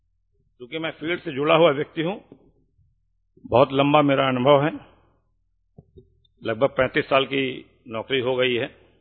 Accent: Ayodhya, Uttar Pradesh, India; मैं रामलला की भूमि से आता हूं, अयोध्या की रामलला की भूमि से हैं

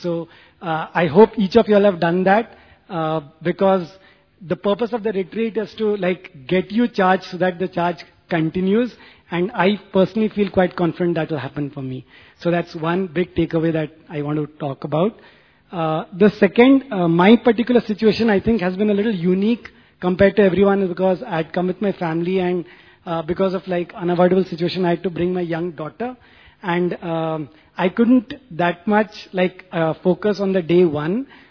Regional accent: Delhi, India; English is a second language; and I'm from Delhi.

